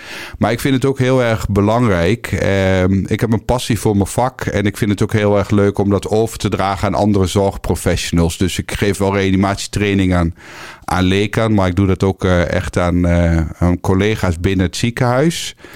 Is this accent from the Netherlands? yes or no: yes; Kampen, Overijssel, Netherlands; kwam ik bij het Rode Kruis in Kampen. Dus daar waar ik ben opgegroeid.